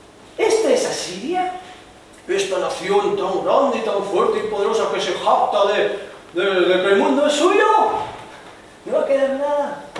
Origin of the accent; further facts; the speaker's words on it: Spain; nosotros que somos yo, pobre español, europeo